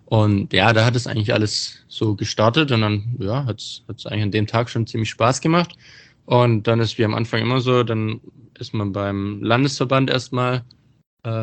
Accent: Bietigheim, Baden-Württemberg, Germany; Also ich bin ja aus Bietigheim

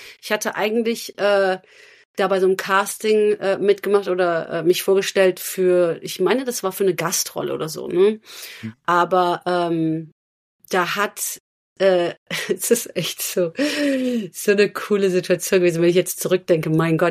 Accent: Cologne, North Rhine-Westphalia, Germany; born there; ich sollte halt Kölsch reden und ich bin ja in Köln geboren

